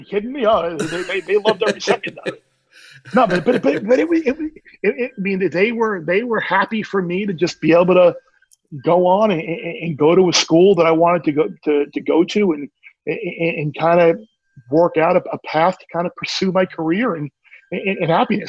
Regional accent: New York, United States; So, growing up in Long Island, it was either basically Penn State or you're watching the Notre Dame replay on Sunday.

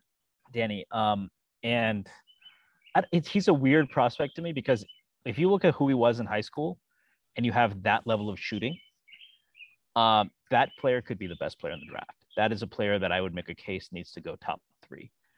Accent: Stamford, Connecticut, United States; I mean, it's first of all, I grew up in Stanford. So if I sincerely hope that if you can grow up near New York City

